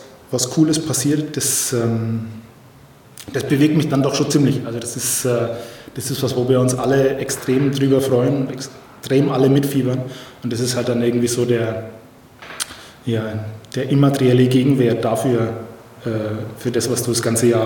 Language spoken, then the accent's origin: German; Bavaria, Germany; Und also ich komme ja so aus der Ecke Fränkische Schweiz.